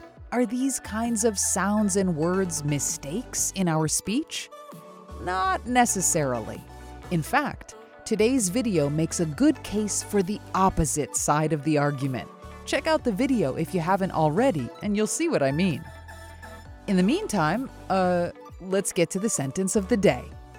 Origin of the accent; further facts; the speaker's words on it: United States; when I was growing up in America, all the kids used the word like as a placeholder.